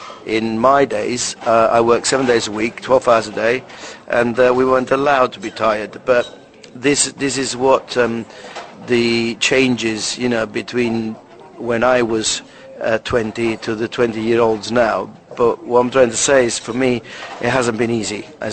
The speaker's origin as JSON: {"language": "English", "country": "Italy", "tie": "born or raised there", "second_language": "English", "lives_now": "London, United Kingdom"}